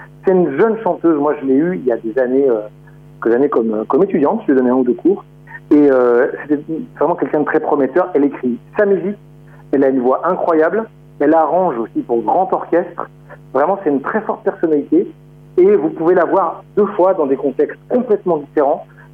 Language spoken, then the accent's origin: French; the Alps, France; now in Toulon, France; Et moi, j'ai grandi dans une région dans les Alpes. Et maintenant, j'habite dans le sud de la France. Je me sens chez moi, j'habite à Toulon.